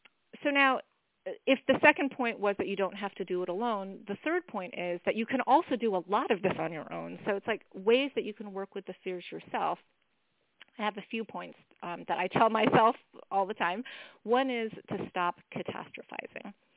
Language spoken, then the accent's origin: English; United States; the real truth, though, is that I'm an American adult, and I can change and grow and be whoever the heck I want.